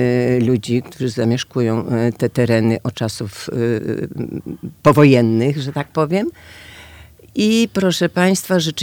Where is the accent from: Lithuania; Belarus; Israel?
Lithuania; Vilnius County; now in Stargard, Poland; powspominałam moje strony rodzinne na Wileńszczyźnie